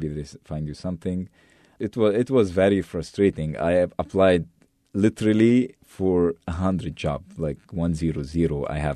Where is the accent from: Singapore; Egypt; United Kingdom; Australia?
Egypt; Cairo, Cairo Governorate; moved away as an adult; now in San Francisco, United States; I live in San Francisco. I'm from Egypt, from Cairo, born and raised there.